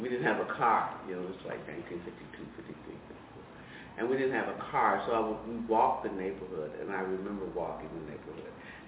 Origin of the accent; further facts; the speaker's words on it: Chicago, Illinois, United States; After the restrictive covenant was lifted, we moved to Chatham, and I grew up in Chatham, and then went away to college, came back, lived